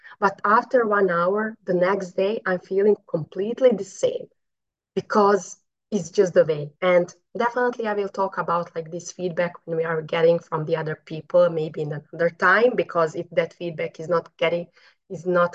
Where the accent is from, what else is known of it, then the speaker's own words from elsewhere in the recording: Bosnia & Herzegovina; English is a second language; I'm coming from Bosnia, so we have like there a lot of problems, but anxiety is not one of them.